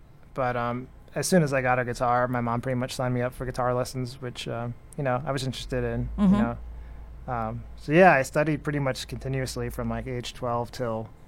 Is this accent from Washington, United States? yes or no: no; New Jersey, United States; I was growing up in North Jersey, actually, from second grade to end of seventh grade, I was in North Jersey, and this is in the 80s